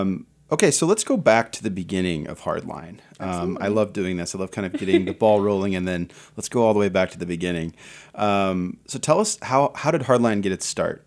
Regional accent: Sioux City, Iowa, United States; Growing up in Sioux City, I remember going to a place called On the Java Coast, which was over just right by Morningside College

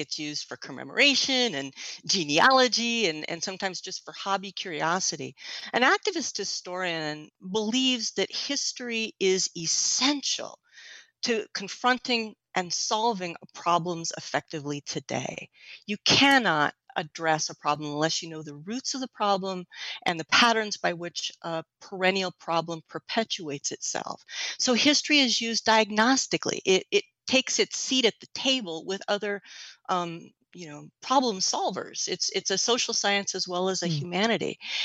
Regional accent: Seattle, Washington, United States; And I'm from Seattle, Washington. I'm a native of the Pacific Northwest.

